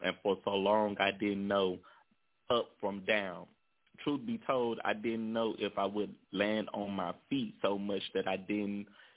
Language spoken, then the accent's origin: English; Shreveport, Louisiana, United States; One, they have a street in my city, in my hometown, Shreveport, named after you.